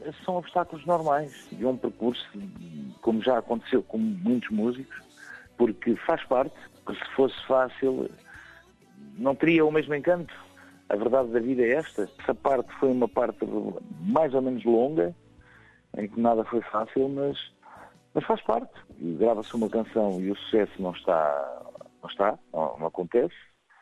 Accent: Portugal; now in France; quando vivia lá já me sentia português e tantos anos depois continuo a sentir-me português, porque simplesmente sou português e adoro o meu país.

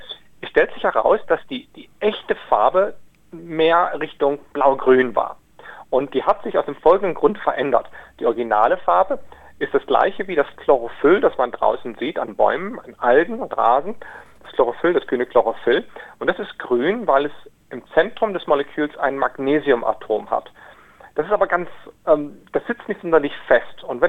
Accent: Lower Saxony, Germany; also born or lived in Freiburg; Ich habe da ziemlich lange gewohnt, aber ursprünglich komme ich aus Norddeutschland, aus Niedersachsen, in der Nähe der Grenze zu Holland.

